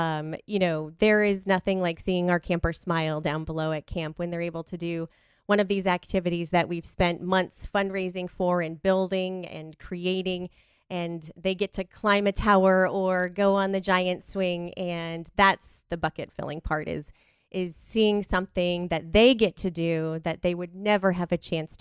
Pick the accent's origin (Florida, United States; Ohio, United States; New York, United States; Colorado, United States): Colorado, United States; Lakewood; Yeah, I grew up in Lakewood, Colorado. So I graduated from Green Mountain High School